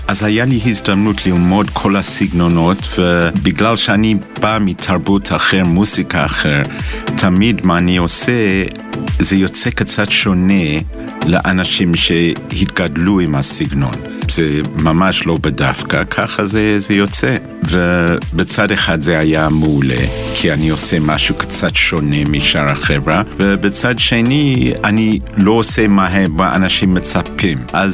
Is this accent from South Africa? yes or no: yes; South Africa; Hebrew is a second language; במקור אני מדרום אפריקה